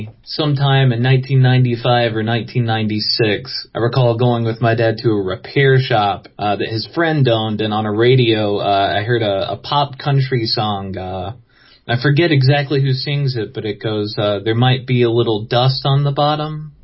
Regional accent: Chatsworth, Georgia, United States; I grew up in Chatsworth, Georgia.

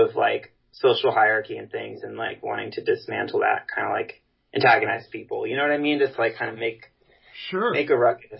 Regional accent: New York City, New York, United States; we're all from New York City

